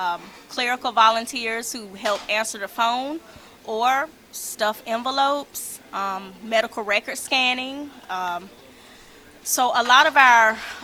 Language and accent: English; Rock Hill, South Carolina, United States; I was born and raised in Rock Hill, South Carolina.